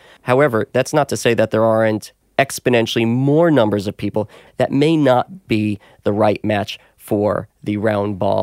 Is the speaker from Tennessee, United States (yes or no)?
no; New York, United States; also born or lived in Los Angeles; I grew up in New York. I lived in Los Angeles for 15 years.